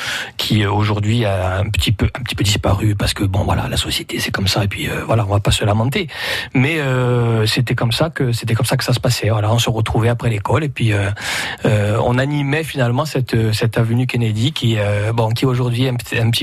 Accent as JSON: {"language": "French", "town": "Ajaccio", "region": "Corsica", "country": "France", "tie": "born or raised there", "said": "Alors, mon enfance s'est passée à Ajaccio, puisque c'est là où je suis né. Même si je suis enregistré au village, c'est là où je suis né."}